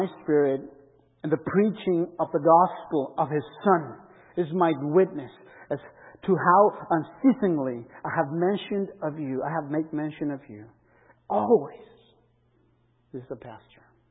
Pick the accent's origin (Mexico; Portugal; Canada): Mexico; now in Austin, United States; And that's very much like my hometown in Mexico itself.